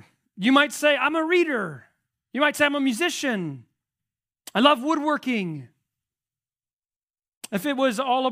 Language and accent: English; Colorado, United States; If I wanted to use geography, I would say I'm an Appalachian Southerner who used to be a Colorado kid.